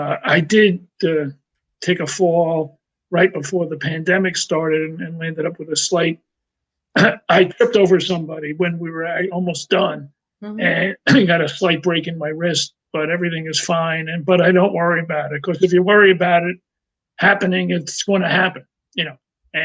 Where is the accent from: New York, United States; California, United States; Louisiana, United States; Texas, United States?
New York, United States; Brooklyn; I'm originally from Brooklyn